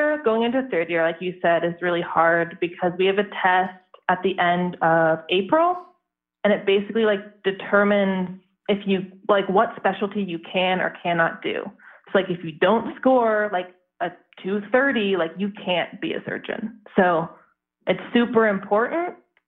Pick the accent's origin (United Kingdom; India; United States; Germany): United States; Colorado; Yeah. I'm from Colorado.